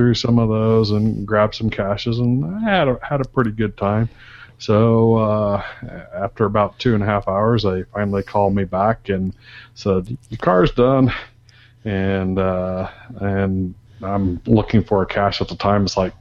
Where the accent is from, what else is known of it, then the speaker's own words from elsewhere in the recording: Texas, United States; I came from Texas where we had 6 types of venomous snakes.